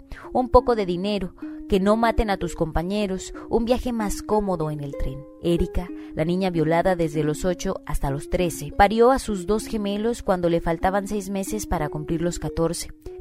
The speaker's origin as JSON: {"language": "Spanish", "country": "Honduras", "said": "yo soy de Honduras, pero soy de esa gente que no tiene papeles, pues nunca tuve un acta de nacimiento"}